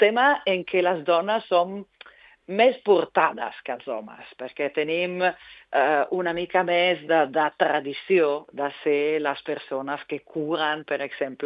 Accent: Italy; now in Barcelona, Spain; jo soc d'Itàlia, visc a Barcelona

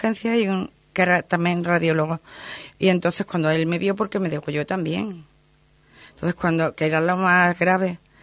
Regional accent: Spain; En razas, pues todos somos españoles. Y además, los dos somos del mismo sitio.

